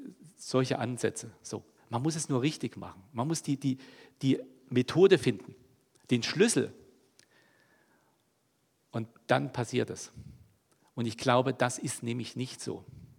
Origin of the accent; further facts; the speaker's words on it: East Germany, Germany; Ich bin ja in der DDR aufgewachsen, also so die Kindheitsjahre.